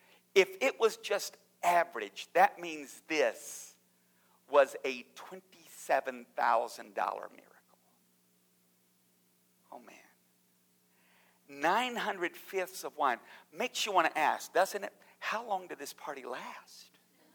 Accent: Alabama, United States; I'm from Alabama, so you might have to help me.

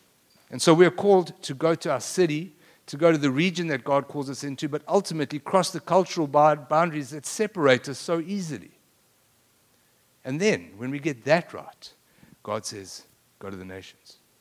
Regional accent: South Africa; now in Lubbock, United States; I know that most of you thought that I was from Lubbock, Texas. But I'm not. I'm actually from South Africa.

